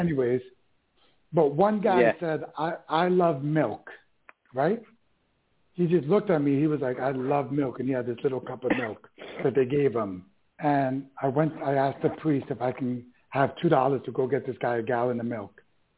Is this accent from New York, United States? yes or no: yes; Bronx, New York, United States; You know, I grew up in the Bronx, New York, in the 70s, 80s.